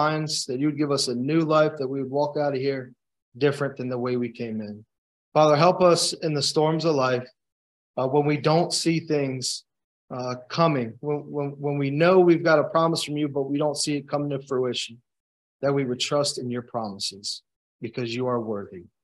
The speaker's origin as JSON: {"language": "English", "town": "Baltimore", "region": "Maryland", "country": "United States", "said": "I don't even know what moss looks like because I'm from Baltimore."}